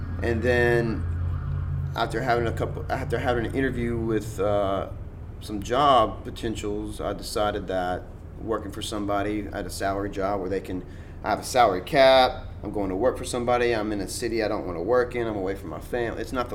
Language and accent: English; Shreveport, Louisiana, United States; now in Lafayette, United States; I'm an entrepreneur at heart. I'm from Shreveport originally, but I've been in Lafayette for the last 10 years. This is my home now